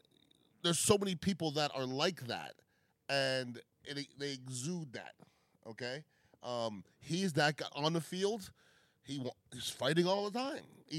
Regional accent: Canada; now in Tampa, United States; I'm from Canada.

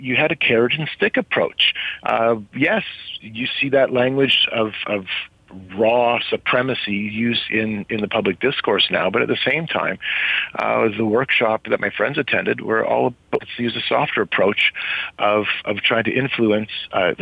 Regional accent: Canada; I'm from Canada

